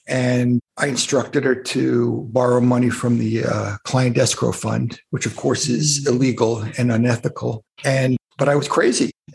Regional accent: New York, United States; Well, I was a normal kid growing up on Long Island and outside New York.

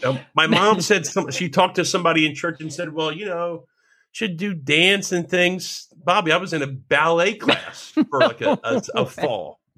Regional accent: New Jersey, United States; Now, I grew up in New Jersey. It's the Garden State. We had tomatoes in our garden.

